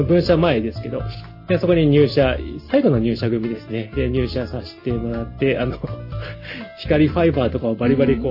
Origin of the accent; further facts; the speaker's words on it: Miyazaki, Japan; 僕は宮崎の出身で、宮崎の生まれでございます。宮崎西インターチェンジの近くで生まれました。別にそこで生まれたわけじゃない。実家がそこでした